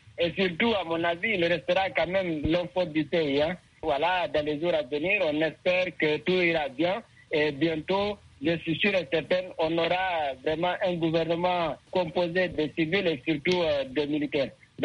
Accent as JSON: {"language": "French", "country": "Guinea", "said": "en tant que Guinéen d'origine"}